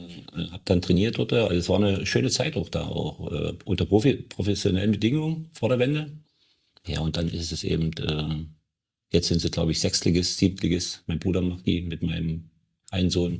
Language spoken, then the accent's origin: German; Wittichenau, Saxony, Germany; born there; ich bin nicht in Hoyerswerda geboren, ich bin in Wittichenau geboren, weil damals die Krankenhäuser waren überfüllt in der Kleinstadt.